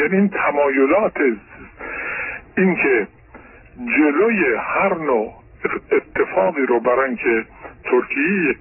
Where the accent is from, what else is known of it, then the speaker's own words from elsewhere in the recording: Iran; پرسید که کجایی هستی، گفتم ایرانی،